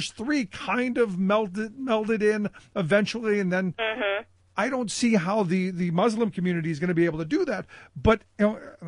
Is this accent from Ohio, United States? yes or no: yes; Cleveland, Ohio, United States; I mean, I went back to my hometown of Cleveland